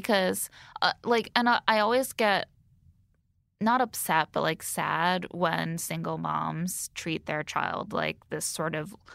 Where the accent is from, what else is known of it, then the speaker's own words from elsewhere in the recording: Indiana, United States; Oh, I'm from Indiana.